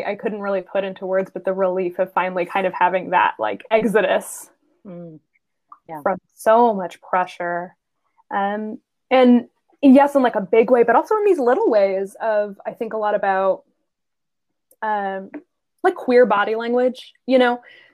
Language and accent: English; Canada; Sometimes in French because we're Canadian, but there's that grief there of missing that part of myself that was celebrated in one space, but can't be celebrated in another space